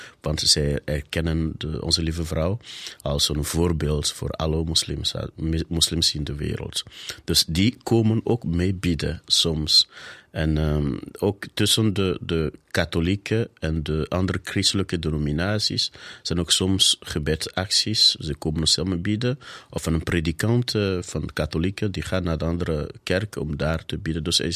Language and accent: Dutch; Benin; Dutch is a second language; moved away as an adult; now in Belgium; Ik ben afkomstig van Benin. Benin, voor degenen die het niet kennen, dat ligt in West-Afrika tussen Nigeria en Togo. Een Franstalige gebied. Daar ben ik geboren en opgegroeid.